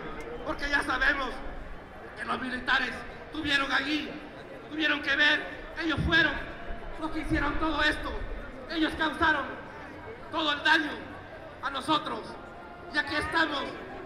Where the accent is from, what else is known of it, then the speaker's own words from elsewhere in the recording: Mexico; porque nos han demostrado que somos mexicanos y que somos hermanos